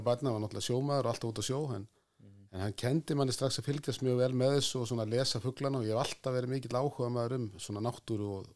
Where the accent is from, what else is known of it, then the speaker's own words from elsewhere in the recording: Grindavík, Southern Peninsula, Iceland; also born or lived in Hnífsdalur; ég ólst upp í Grindavík og í Hnífsdal og ég svona kallað mig Grindíking og Ísfyrring eða Hnífsdaling ættaðir vesturingur